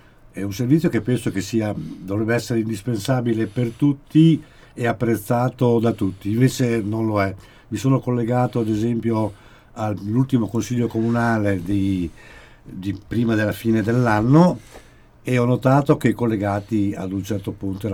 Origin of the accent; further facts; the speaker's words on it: Sassuolo, Emilia-Romagna, Italy; born there; non perché io sono nato in Piazza Piccola, non mi considero un sassolese, doc.